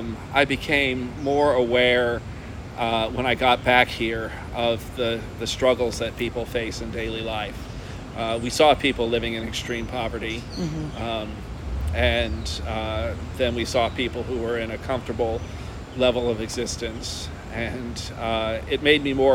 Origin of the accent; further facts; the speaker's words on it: Stratford, Connecticut, United States; Well, I grew up in Stratford, Connecticut, which is a large town of over 50,000 people on Long Island Sound.